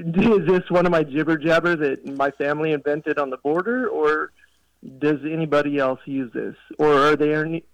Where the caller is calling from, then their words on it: El Paso, Texas, United States; I'm calling from Dallas by way of El Paso.